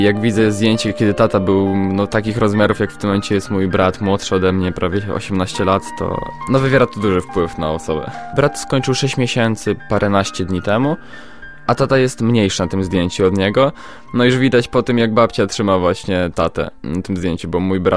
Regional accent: Lublin, Lublin Voivodeship, Poland; mieszkam w Lublinie od urodzenia.

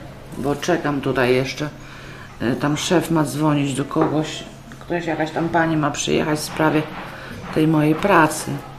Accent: Majdan Sopocki, Lublin Voivodeship, Poland; Z Majdanu Sopockiego.

